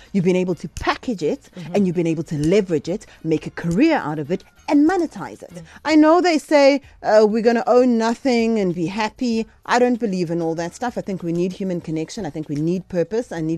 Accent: KwaZulu-Natal, South Africa; I am a KZN girl. I was born and raised in KwaZulu-Natal.

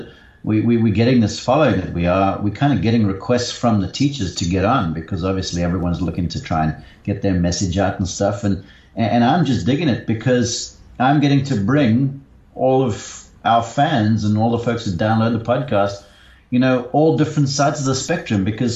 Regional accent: Somerset West, Western Cape, South Africa; now in Columbus, United States; I grew up in Somerset West.

